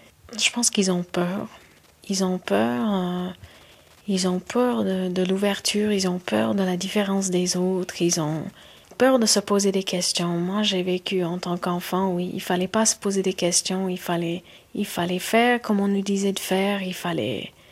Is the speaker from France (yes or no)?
no; United States; French is a second language; moved away as an adult; en venant en Europe, j'étais venue en tant qu'Américaine très ignorante.